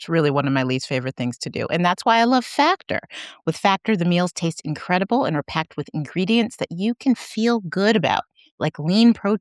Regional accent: Michigan, United States; Yeah, so that, I'm from Michigan, but my household is one of the St. Louis University Billikens.

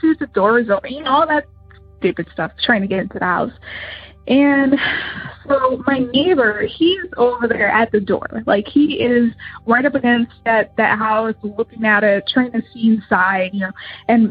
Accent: Illinois, United States; I am from Illinois.

